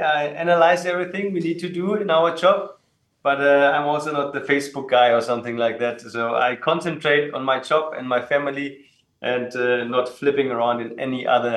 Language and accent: English; Baden-Württemberg, Germany; I'm from Swabia. Stuttgart is Swabia.